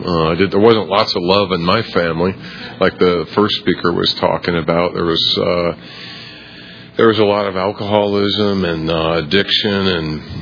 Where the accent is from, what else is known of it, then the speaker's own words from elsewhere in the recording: Iowa, United States; And I grew up in Iowa, northeast Iowa, town of 500 people, surrounded by cornfields and cows and pigs, and there was no stoplight in town